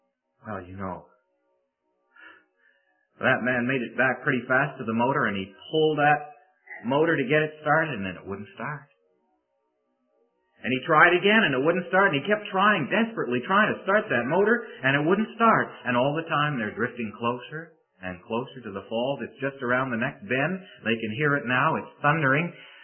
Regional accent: St. Catharines, Ontario, Canada; I come from St. Catharines, Ontario, and that's in Canada.

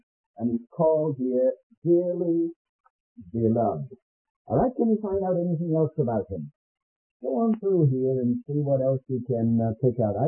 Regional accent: England, United Kingdom; if you can't read my writing, it's because I'm an Englishman writing on St. Patrick's Day.

